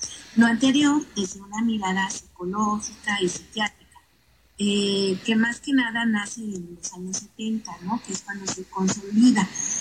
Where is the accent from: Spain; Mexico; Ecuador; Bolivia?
Mexico; en qué nivel estamos ahorita como humanidad, como sociedad, como mexicanos, ¿no?